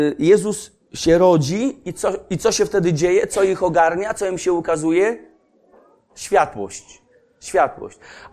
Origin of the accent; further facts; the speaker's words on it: Kozienice, Masovian Voivodeship, Poland; bo ona dotarła do kozienic, skąd pochodzę